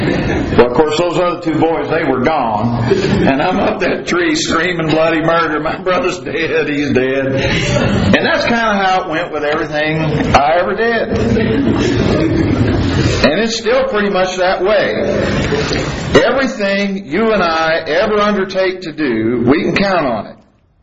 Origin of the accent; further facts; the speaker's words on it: Birmingham, Alabama, United States; when I was a little boy growing up in Birmingham, Alabama, every little boy had a pocket knife.